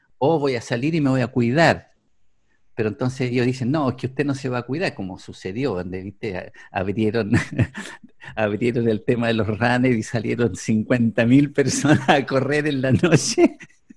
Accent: Chile; para mí me afectó mucho porque yo soy chileno.

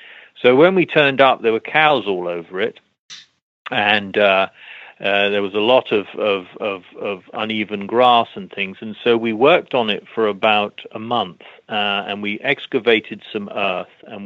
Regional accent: Scotland, United Kingdom; I grew up in Scotland, so I do know about a bit of weather.

